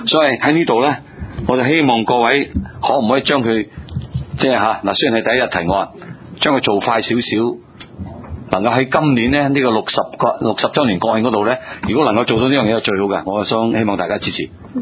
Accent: New Territories, Hong Kong; 事实上喺我哋新界人啊。

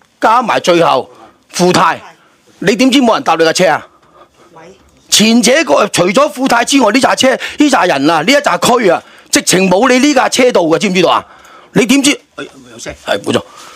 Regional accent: Hong Kong; 我哋香港市民，大佬我出世食紧奶

